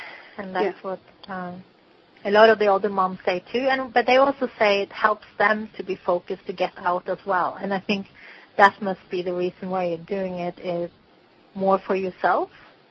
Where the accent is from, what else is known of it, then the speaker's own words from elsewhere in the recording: Norway; like I'm from Norway, I might go home to Norway.